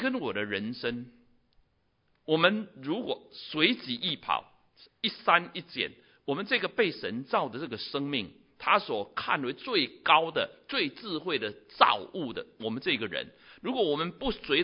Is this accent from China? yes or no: yes; China; 这个是我们中国人最会的，我们中国人是最会变通的。